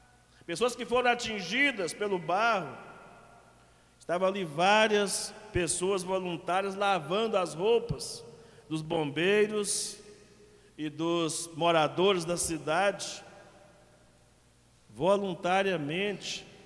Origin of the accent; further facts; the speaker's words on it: Minas Gerais, Brazil; mas como mineiro, eu posso falar que nós temos essa qualidade de estender a mão ao nosso próximo